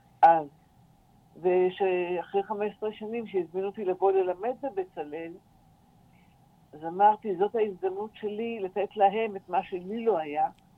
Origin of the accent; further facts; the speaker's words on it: Na'an, Central District, Israel; אני בת קיבוץ נען. אני חזרתי לקיבוץ אחרי 45 שנים בעיר, לפני שנה וחצי.